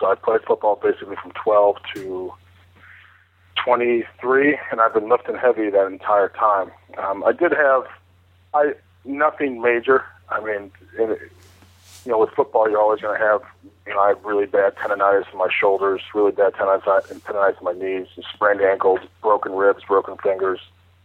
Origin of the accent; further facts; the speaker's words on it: Chicago, Illinois, United States; I grew up in the Chicago area.